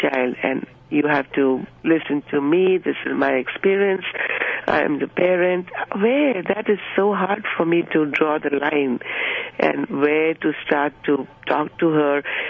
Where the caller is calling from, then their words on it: Dublin, Leinster, Ireland; I'm calling from Dublin.